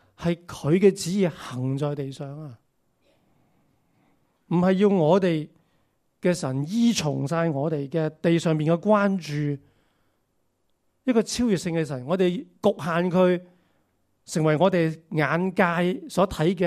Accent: China; 天上的神不是好像我们中国人所说的山高皇帝远

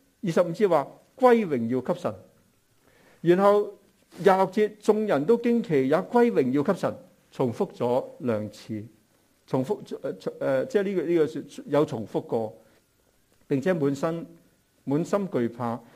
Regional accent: Hong Kong; 我谂正如好似我哋香港人一样，好多时候喺 home office 喺屋企里边吓

